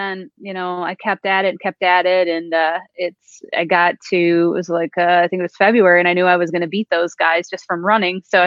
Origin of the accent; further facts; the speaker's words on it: Michigan, United States; moved away as an adult; now in Kansas City, United States; Originally, I was born and raised in Michigan. We moved to Kansas City area in 2016 from work for my husband.